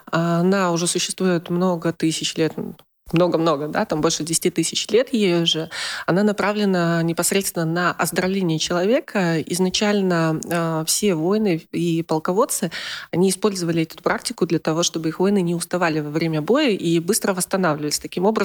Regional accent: Far East, Russia; Я выросла в семье врачей восточной медицины, я выросла на Дальнем Востоке, 25 лет мы там прожили

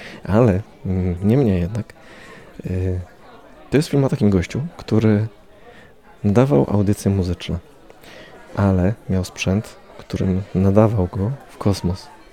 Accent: Warsaw, Masovian Voivodeship, Poland; Wychowywałem się w Warszawie na Jelonkach. No i tam takie blokowiska były, takie jedne z pierwszych.

